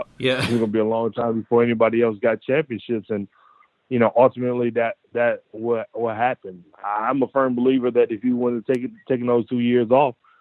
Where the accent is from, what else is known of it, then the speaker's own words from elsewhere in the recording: Detroit, Michigan, United States; also born or lived in Louisiana; Well, for me, I was born and raised in Detroit. I have family in Louisiana and in Detroit. My family migrated from Louisiana up to Detroit. So I have family in both, and I actually finished high school in Louisiana.